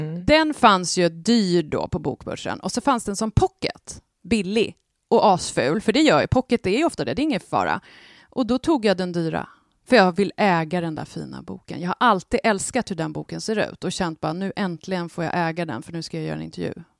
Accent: Värmland, Sweden; accent: Värmland dialect; Jag tycker jag pratar klockren värmländska.

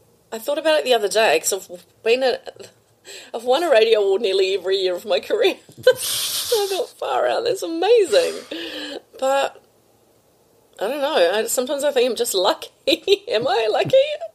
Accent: Australia; now in New Zealand; Sorry, I'm burping because I'm from Australia.

